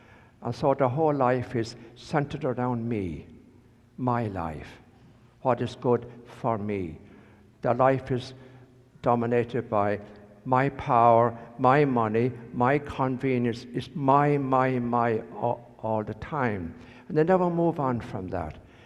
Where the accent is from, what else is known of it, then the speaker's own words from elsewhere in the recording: Ireland; when I was young, growing up in Ireland, I was absolutely convinced, and so was everybody else, my family and everybody I knew, that as Catholics, we were the only ones that had a chance of going to heaven.